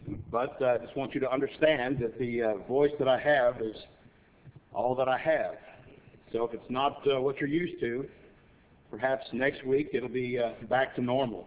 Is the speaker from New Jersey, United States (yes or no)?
no; Deer Park, Texas, United States; If I've never told you this, I'm from Texas. There's a place called Deer Park. It's a suburb of Houston, Texas, and it's right down near the water off the Houston Ship Channel.